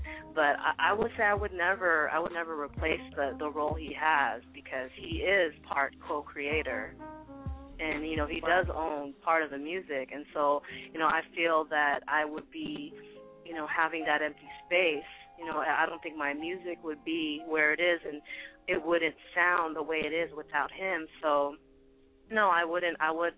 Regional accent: Philippines; I am a Filipina from the Philippines, you know, creating and performing soul music.

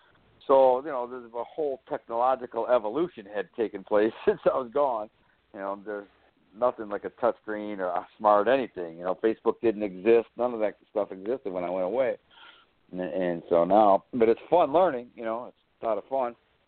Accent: Detroit, Michigan, United States; Where I grew up in Detroit was a really strange, section of the east side of Detroit where it was almost all Italians and Greeks.

